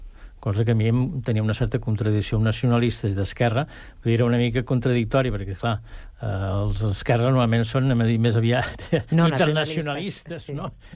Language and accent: Catalan; Sant Cugat, Catalonia, Spain; i sempre per mi era el meu poble, Sant Cugat era el meu poble